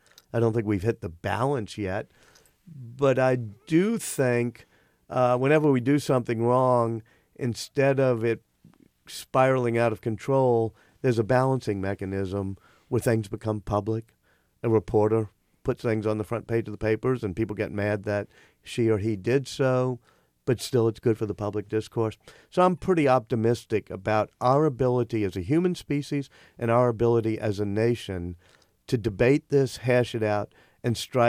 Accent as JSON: {"language": "English", "town": "New Orleans", "region": "Louisiana", "country": "United States", "tie": "born or raised there", "said": "I didn't have that growing up in New Orleans."}